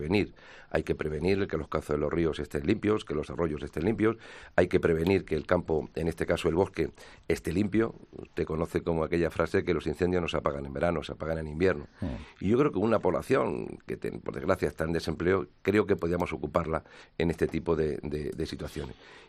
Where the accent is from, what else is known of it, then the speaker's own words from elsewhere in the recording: Castilla-La Mancha, Spain; para queso manchego de mi tierra